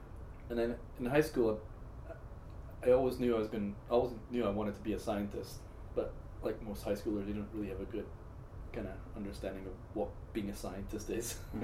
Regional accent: Scotland, United Kingdom; So I grew up in Scotland, which is a formerly glaciated landscape, much like Maine, and spent a lot of my childhood and youth years out in the wilderness hiking and climbing and skiing.

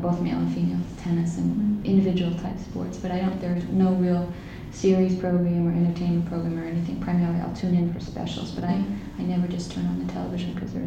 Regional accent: Portland, United States; born there; I was born in Mercy Hospital.

